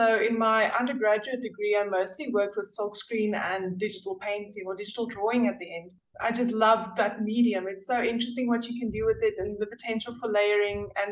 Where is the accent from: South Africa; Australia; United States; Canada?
South Africa; Kimberley, Northern Cape; I grew up in Kimberley in the Northern Cape, which is not very, but it's quite a small town